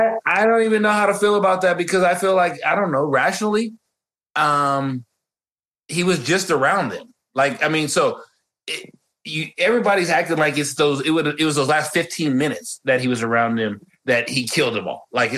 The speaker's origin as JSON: {"language": "English", "country": "United States", "said": "But as an American, I would like to have, you know, I got some more home improvement stuff I need done."}